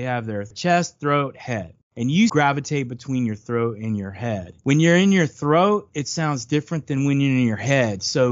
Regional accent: Bandera, Texas, United States; now in San Antonio, United States; I grew up in Bandera and I say now I live in San Antonio.

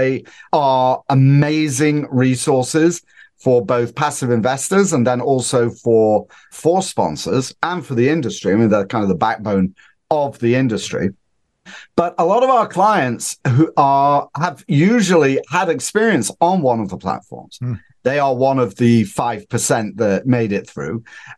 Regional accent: Northern England, United Kingdom; moved away; So I'm originally from Northern England, a very, very long time ago.

